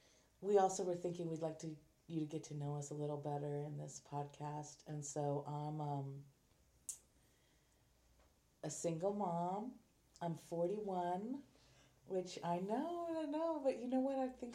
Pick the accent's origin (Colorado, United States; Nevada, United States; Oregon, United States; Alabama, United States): Oregon, United States; Portland; I have a son, Leroy. He's 7, and I'm from Portland, Oregon. But I did go to University of Oregon in Eugene for my undergrad.